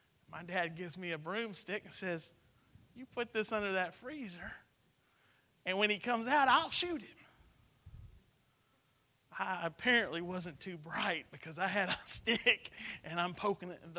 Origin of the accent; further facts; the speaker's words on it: Katy, Texas, United States; We had a house when I was growing up in Katy. I grew up in Katy. And this house and this whole subdivision had been built years ago. Katy was about 90% rice fields.